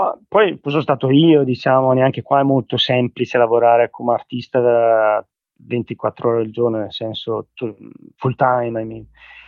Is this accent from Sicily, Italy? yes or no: no; Brescia, Lombardy, Italy; Allora, io sono di Brescia